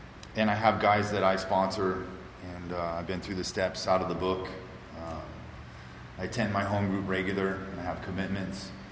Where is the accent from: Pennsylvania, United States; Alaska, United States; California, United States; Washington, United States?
California, United States; I was born and raised here in the Antelope Valley. I'm the youngest of four kids